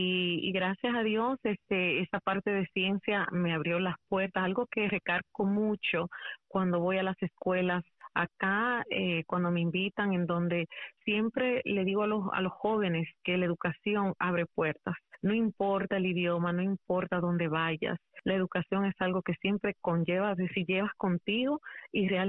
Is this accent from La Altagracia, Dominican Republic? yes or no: no; Santiago de los Caballeros, Santiago, Dominican Republic; moved away as an adult; now in United States; Nací en Santiago y me crié ahí también, en Santiago de los Caballeros. Ya emigré acá a los Estados Unidos unos meses antes del lamentable suceso, ¿verdad?, del 11 de septiembre